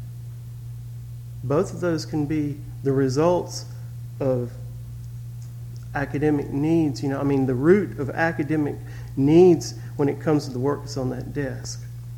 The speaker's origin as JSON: {"language": "English", "town": "Montezuma", "region": "Georgia", "country": "United States", "said": "I'm from the South. I'm from Georgia, Montezuma, Georgia."}